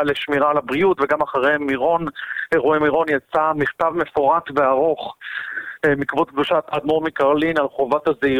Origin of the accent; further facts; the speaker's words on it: Jerusalem, Jerusalem District, Israel; אני יכול לומר לך כירושלמי